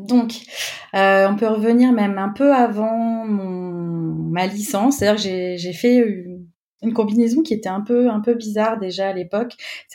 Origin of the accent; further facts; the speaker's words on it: Clermont-Ferrand, Auvergne-Rhône-Alpes, France; now in Paris, France; j'ai fait une licence d'anglais assez classique dans l'université près de chez moi à Clermont-Ferrand.